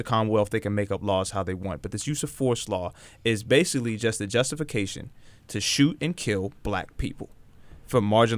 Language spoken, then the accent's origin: English; Canada; if you look at other countries, me as a Canadian, right?